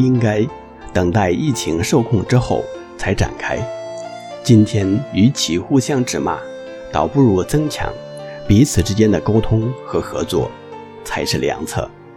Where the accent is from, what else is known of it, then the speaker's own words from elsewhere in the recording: Hong Kong; 第一件事发生在自己土生土长的香港